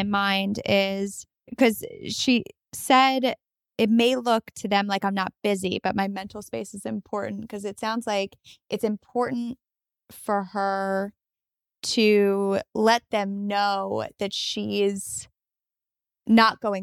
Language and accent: English; New York, United States; I'm from New York.